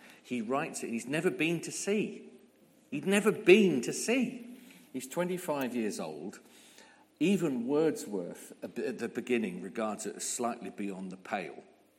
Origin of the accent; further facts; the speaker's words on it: Torquay, South West England, United Kingdom; I grew up by the sea. I was thinking about this morning. I grew up in Torquay, in Devon.